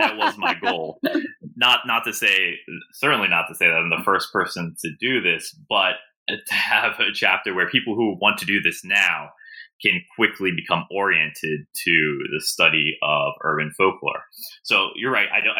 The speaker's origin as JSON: {"language": "English", "town": "Baltimore", "region": "Maryland", "country": "United States", "said": "So for example, I'm probably, even though I'm originally from Baltimore, I'm probably not a great example of this accent."}